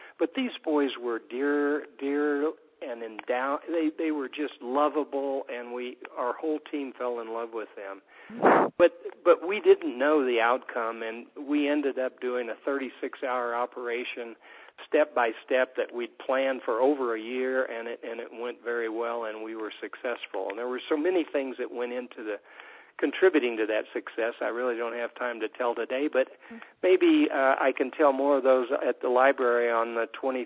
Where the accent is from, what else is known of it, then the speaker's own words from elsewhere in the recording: Kansas City, Kansas, United States; I grew up in Kansas, in Kansas City, Kansas.